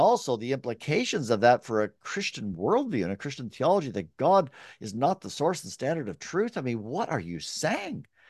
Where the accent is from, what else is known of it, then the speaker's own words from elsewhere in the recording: Burlington, Ontario, Canada; So I grew up in Burlington, Ontario